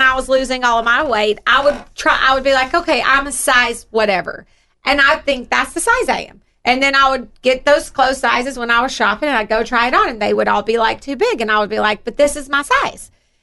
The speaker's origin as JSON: {"language": "English", "region": "Gulf Coast", "country": "United States", "tie": "born or raised there", "said": "I was raised in the Gulf Coast."}